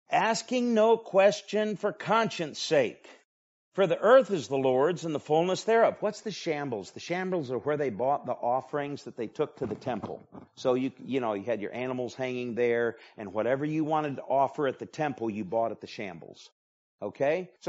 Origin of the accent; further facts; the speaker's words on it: Michigan, United States; but when I was growing up in Michigan